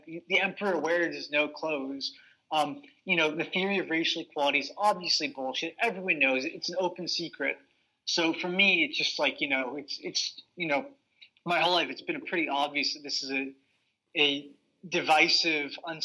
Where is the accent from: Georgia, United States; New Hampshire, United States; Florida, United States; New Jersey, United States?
New Hampshire, United States; born there; I was born in 1987 in New Hampshire.